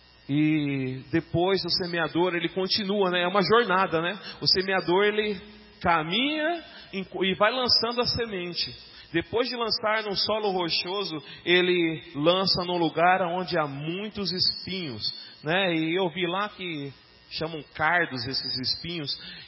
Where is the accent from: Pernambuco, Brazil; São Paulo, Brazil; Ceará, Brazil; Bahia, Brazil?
São Paulo, Brazil; Itanhaém; E em Itanhaém, onde eu nasci, né, até os anos 2000 ali, eu lembro que assim, era normal